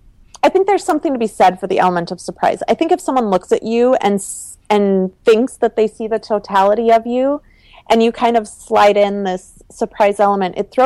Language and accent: English; Midwest, United States; So I grew up in the Midwest. I almost stayed in Minnesota and didn't go back to Italy for my grad school option.